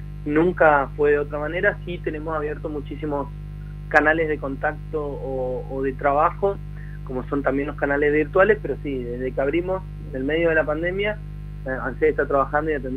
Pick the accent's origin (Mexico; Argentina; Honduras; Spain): Argentina; nos han dejado a nosotros como argentinos